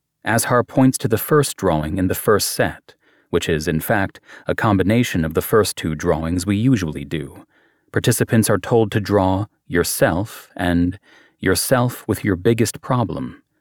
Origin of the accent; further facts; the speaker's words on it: United States; I'm an American psychiatrist and have been working in Gaza since 2002